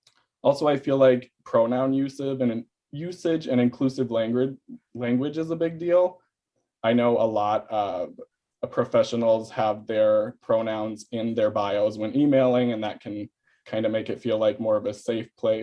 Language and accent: English; Hutchinson, Minnesota, United States; I grew up in Hutchinson, Minnesota. So it's a very rural community with conservative values, obviously.